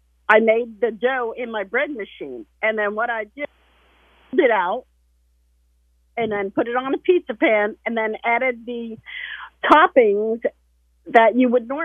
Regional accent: Roselle, New Jersey, United States; also born or lived in Orlando; Yes, I grew up in Roselle.

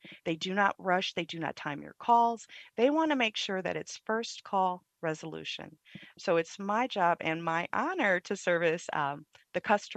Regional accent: Wisconsin, United States; Wisconsin. I'm from

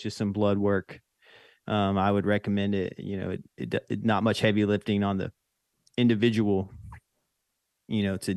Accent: North Carolina, United States; accent: Southern; now in Brooklyn, United States; But I'm from North Carolina, so you might hear a little bit of a Southern accent.

